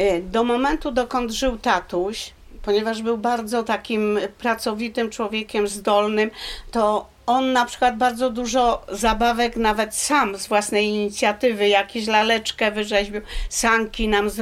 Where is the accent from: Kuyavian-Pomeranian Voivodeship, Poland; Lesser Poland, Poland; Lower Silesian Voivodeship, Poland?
Lower Silesian Voivodeship, Poland; Świdnica; born there; Mieszkali tam ja się urodziłam w Świdnicy po roku czasu